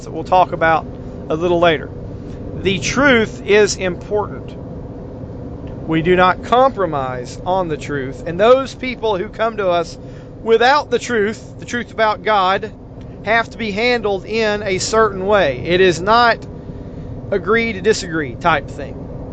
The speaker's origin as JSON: {"language": "English", "country": "United States", "said": "So I, as an American, even though my ultimate citizenship is in heaven"}